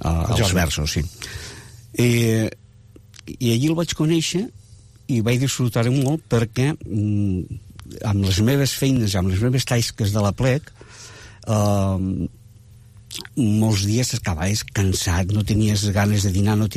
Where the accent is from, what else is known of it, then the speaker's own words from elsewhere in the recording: Lleida, Catalonia, Spain; Jo vaig néixer a Lleida.